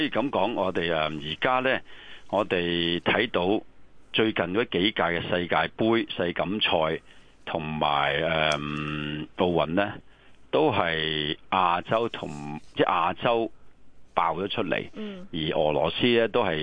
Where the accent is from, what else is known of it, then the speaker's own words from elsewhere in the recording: China; 我哋中國人女子係咪應該集中火力去搞呢